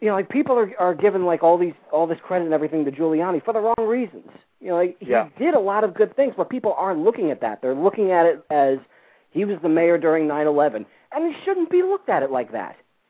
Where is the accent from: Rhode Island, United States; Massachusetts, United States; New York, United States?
New York, United States; New York City; Oh, jeez, and I'm a New Yorker too.